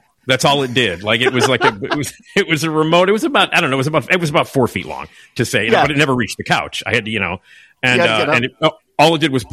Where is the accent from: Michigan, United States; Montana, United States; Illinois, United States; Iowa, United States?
Illinois, United States; Chicago; I grew up on Addison, just blocks away from Wrigley Field, so I am a Cubs fan.